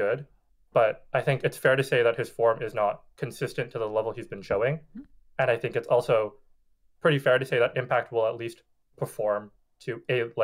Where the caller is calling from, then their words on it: Vancouver, British Columbia, Canada; I'm calling from Vancouver, BC.